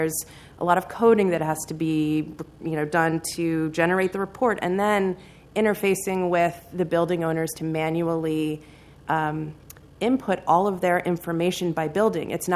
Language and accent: English; Philadelphia, Pennsylvania, United States; I'm from Philadelphia, so I always like hearing the Mayor of Philly talk.